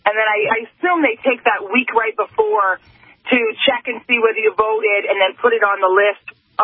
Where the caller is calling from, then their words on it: Canada; Well, I'm calling from Canada to tell you a little bit about how we vote early here.